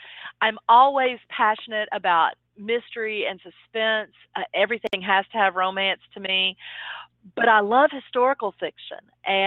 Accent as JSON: {"language": "English", "town": "Dallas", "region": "Texas", "country": "United States", "tie": "born or raised there", "said": "It's actually set here in Dallas, which is my hometown."}